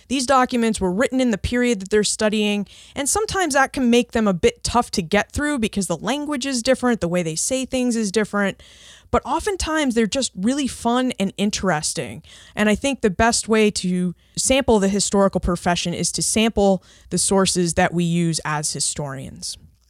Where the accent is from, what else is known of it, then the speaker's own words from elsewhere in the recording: New England, United States; We grew up in New England, which seems to have a limitless supply of historic sites and house museums and other types of history museums